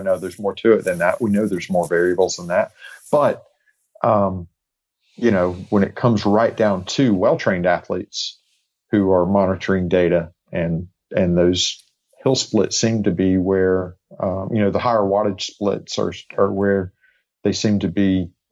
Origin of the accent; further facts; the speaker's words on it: Chattanooga, Tennessee, United States; 70.3 Worlds was in my hometown the following year in Chattanooga.